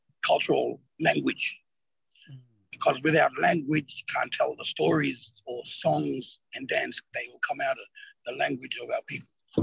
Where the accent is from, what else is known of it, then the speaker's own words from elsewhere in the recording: Townsville, Queensland, Australia; also born or lived in Mackay / Thursday Island; I grew up in Townsville. Born in Townsville, so I grew up there. Then grew up in Mackay. Went up Torres Straits, grew up a little bit up there.